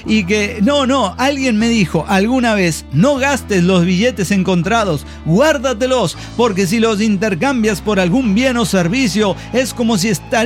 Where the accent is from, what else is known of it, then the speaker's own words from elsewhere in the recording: Potosí, Bolivia; de Potosí, Bolivia.